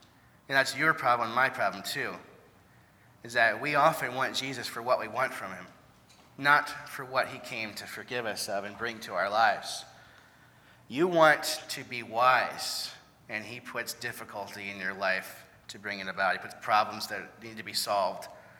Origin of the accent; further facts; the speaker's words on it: Peoria, Illinois, United States; I grew up in Peoria, and in fact, the area I was born in was a pretty bad area. So my parents didn't stay there real long